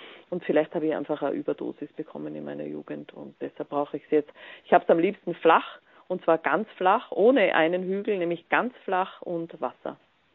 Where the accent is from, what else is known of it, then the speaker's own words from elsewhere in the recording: Austria; das kommt nicht überall gut an, wenn man als Österreicher dann für Deutschland sich freut.